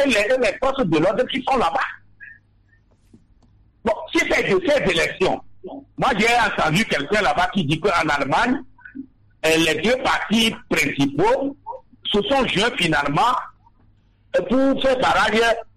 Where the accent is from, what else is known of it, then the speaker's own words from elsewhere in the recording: Togo; Et vous savez si nous sommes fiers qu'on est togolais.